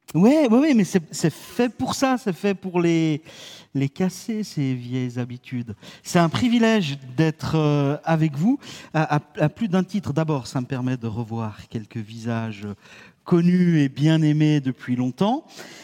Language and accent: French; Geneva, Switzerland; j'ai 54 ans, je suis d'origine suisse, j'ai grandi au Petit Saconnet à Genève.